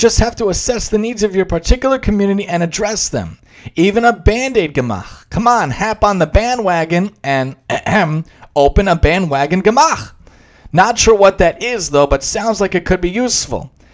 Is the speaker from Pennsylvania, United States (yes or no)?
no; Staten Island, New York, United States; There's a fascinating Facebook group of a rabbi that lived where I grew up in Staten Island